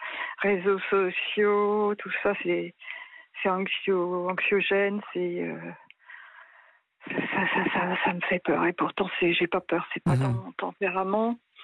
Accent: Normandy, France; also born or lived in Africa; D'abord en Normandie où j'ai grandi. Je dis bien j'ai grandi, je ne suis pas née en Normandie, je suis née en Afrique.

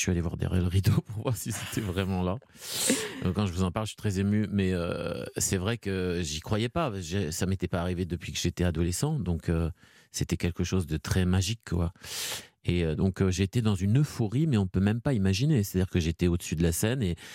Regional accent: France; accent: French; Moi, j'ai un accent assez puissant, et ils aiment bien l'accent français.

